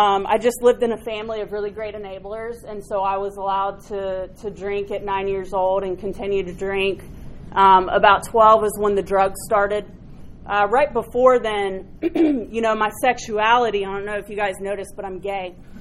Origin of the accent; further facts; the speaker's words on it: Marietta, Georgia, United States; Born in Marietta, so I'm from Georgia. And I grew up with this, anxiety and fear and just discomfort of being who I was.